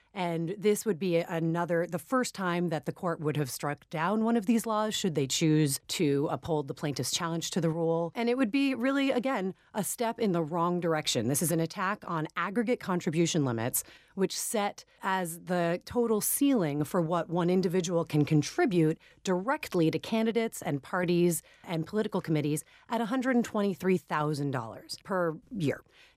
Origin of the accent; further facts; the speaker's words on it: Brooklyn, New York, United States; Well, I grew up in Brooklyn in New York City, the daughter of a union lawyer.